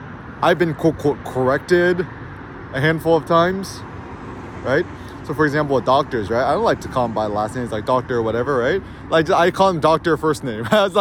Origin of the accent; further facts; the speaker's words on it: California, United States; I'm from the Bay Area, 510, right?